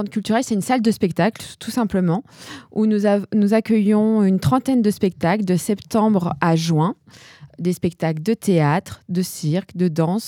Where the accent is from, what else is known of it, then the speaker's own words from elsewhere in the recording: eastern France, France; parce que moi, je viens de l'Est de la France.